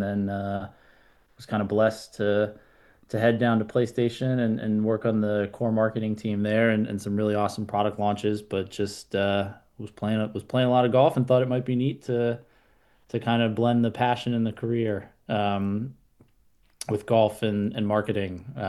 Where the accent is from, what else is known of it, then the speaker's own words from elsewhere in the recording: New York, United States; I grew up kind of outside New York City, just a little bit north, so northeast guy through and through.